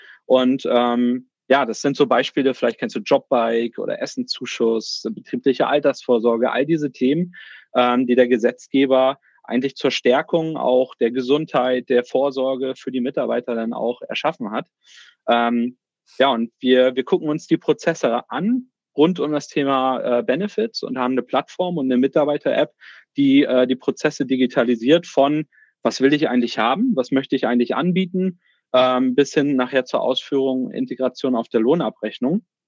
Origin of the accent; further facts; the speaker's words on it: Neubrandenburg, Mecklenburg-Vorpommern, Germany; born there; also born or lived in Berlin; Gründer und Geschäftsführer von PXtra. Gebürtig aus Mecklenburg-Vorpommern, Neubrandenburg, um genauer zu sein, also kein gebürtiger Rostocker. Ich habe so einen kleinen Schlenkerle von 10 Jahren nach Berlin gemacht, also fürs Studium damals hingezogen